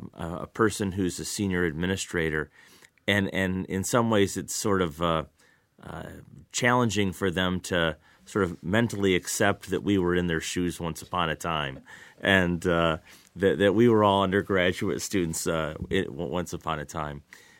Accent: Lansing, Michigan, United States; So in my experience, I grew up in Lansing, did my undergraduate work here at Michigan State, went away to law school briefly, but then came back and have really been at MSU ever since.

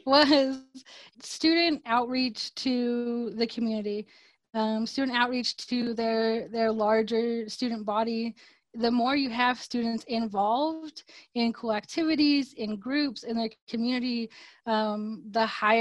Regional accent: Pocatello, Idaho, United States; I think that's so cool because, like I said, I'm born and raised in Pocatello.

